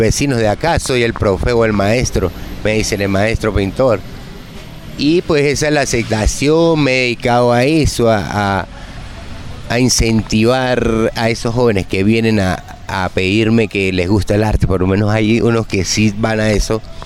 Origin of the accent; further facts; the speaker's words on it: Mérida, Venezuela; Yo soy venezolano de Mérida